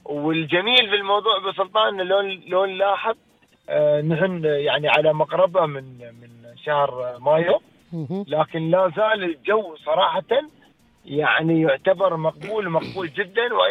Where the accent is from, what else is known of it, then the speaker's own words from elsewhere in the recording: Dubai, United Arab Emirates; لكن عندنا في دبي بالسلطان بيكون ان شاء الله افتراضي الموضوع